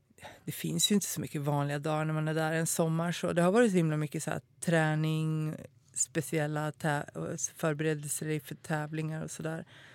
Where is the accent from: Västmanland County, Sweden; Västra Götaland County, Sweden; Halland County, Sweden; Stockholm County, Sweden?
Västmanland County, Sweden; Köping; gård utanför Köping som ligger i närheten.